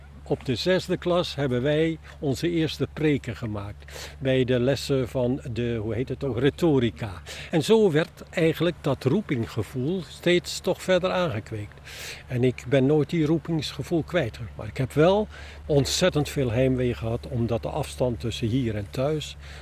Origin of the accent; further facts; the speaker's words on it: Holland, Netherlands; Ik als Hollander had dat nog nooit meegemaakt.